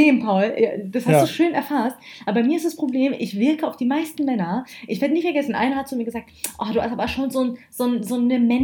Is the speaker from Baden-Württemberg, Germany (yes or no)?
no; Hamburg, Germany; Sagt man als Hamburger Bub.